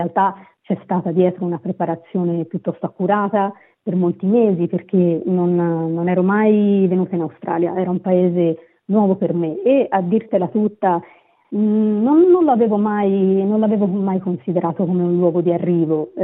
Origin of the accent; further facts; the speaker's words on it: Tuscany, Italy; io vengo dalla provincia di Firenze